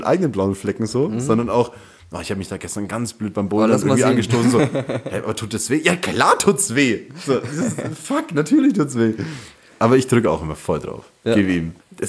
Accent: Bavaria, Germany; ich bin ja im Landkreis Fürth aufgewachsen

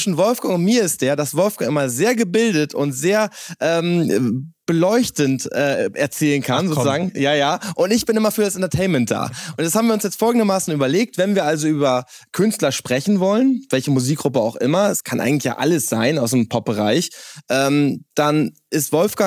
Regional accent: Quakenbrück, Lower Saxony, Germany

